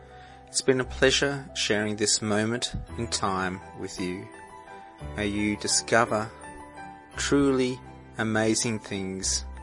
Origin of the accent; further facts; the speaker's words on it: Australia; I don't feel particularly proud as an Australian